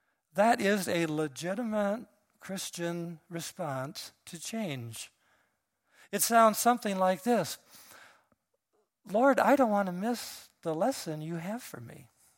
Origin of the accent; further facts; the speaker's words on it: Taylor, Michigan, United States; I remember as a little kid in a dark tent growing up in Taylor, Michigan.